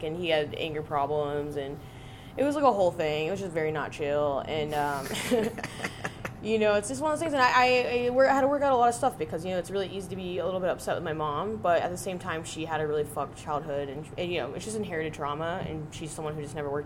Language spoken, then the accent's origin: English; Galveston, Texas, United States; I'm from Galveston, Texas.